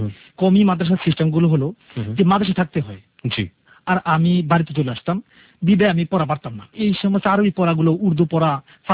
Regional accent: Bhola, Barisal Division, Bangladesh; accent: Bhola dialect; আমি যেই ভাষাটা ইউজ করতেছি হুবহুব এইটি আমাদের ভোলার ভাষা।

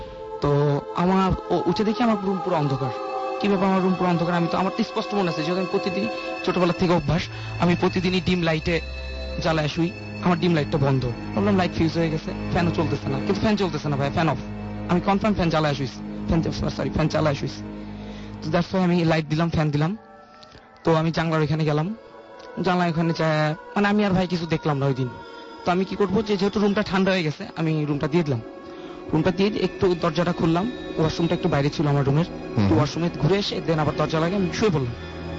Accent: Dhaka, Dhaka Division, Bangladesh; আমি ধানমন্ডি 15 থেকে আসছি।

